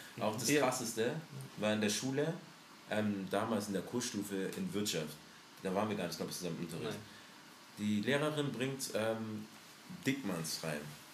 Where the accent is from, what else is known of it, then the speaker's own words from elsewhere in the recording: Stuttgart, Baden-Württemberg, Germany; born there; Wo kommst du ursprünglich? Deutschland. Frauenklinik. Stuttgart. sozusagen Richtung Cannstatt.